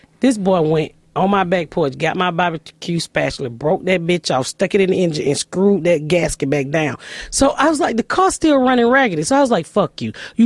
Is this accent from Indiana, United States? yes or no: no; Georgia, United States; Say like when I first moved from Georgia, and then I had this